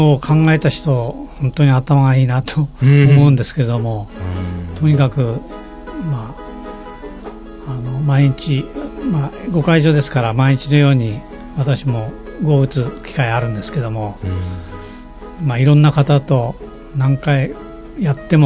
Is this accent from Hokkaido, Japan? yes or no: yes; Sapporo, Hokkaido, Japan; born there; 私は昭和10年10月札幌で生まれました。現在71歳です。